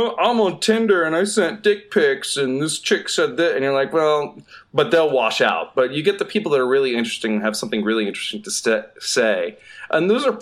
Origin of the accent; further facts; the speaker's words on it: Southeast, United States; because I'm from the Southeast and I moved out here to be an actor.